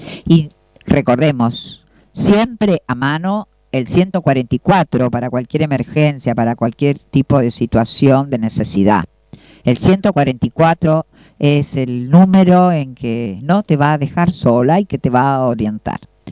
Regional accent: San Martín, Buenos Aires Province, Argentina; que soy del distrito de San Martín, de la provincia de Buenos Aires

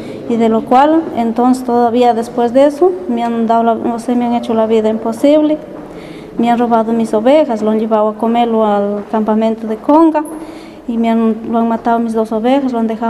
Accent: Sorochuco, Cajamarca, Peru; soy del distrito de Sorochuc, provincia de Solentín, departamento de Cajamarca. Esto, soy una comunera

